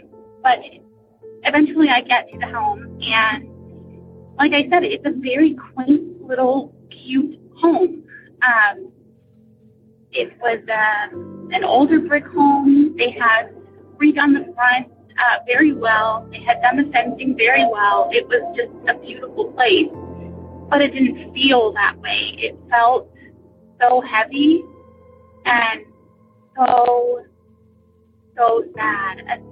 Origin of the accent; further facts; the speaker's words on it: South Carolina, United States; I am from South Carolina.